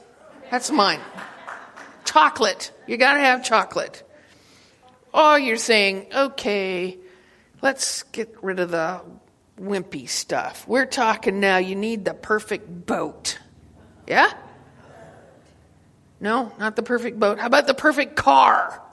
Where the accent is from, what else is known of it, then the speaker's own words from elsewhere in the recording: Wyoming, United States; Now, I have to be really careful because I grew up in Wyoming.